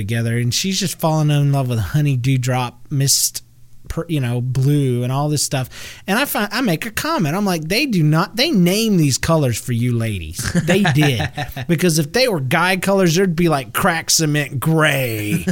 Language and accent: English; the South, United States; Can you tell I'm from the South?